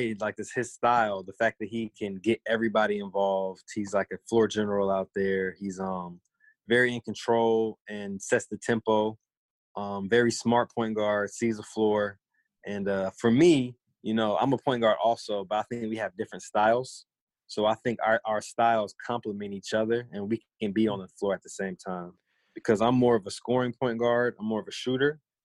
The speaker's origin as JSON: {"language": "English", "region": "Florida", "country": "United States", "tie": "born or raised there", "said": "a lot of people don't know this, but we grew up in Florida together, played on AAU teams since we were like 7 years old."}